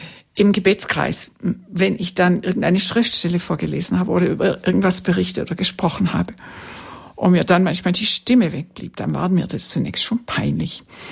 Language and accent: German; Germany; Ich weiß, da sind wir Deutsche ein bisschen schwierig.